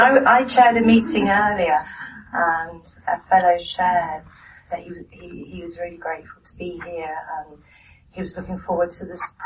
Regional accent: England, United Kingdom; born there; I was born in England, into a mad family, a mad English Catholic working class family.

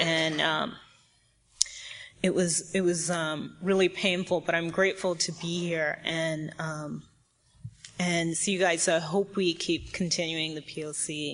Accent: East Coast, United States; now in California, United States; because I'm from the East Coast, and when I moved to California, I'm really Black identified, and culturally it was so different for me being in California.

